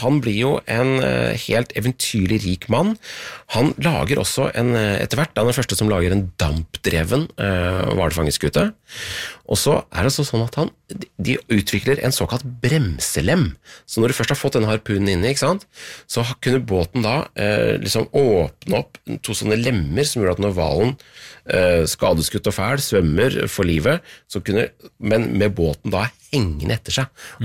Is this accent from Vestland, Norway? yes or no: no; Tønsberg, Vestfold, Norway; har jeg sagt at jeg er fra Tønsberg forresten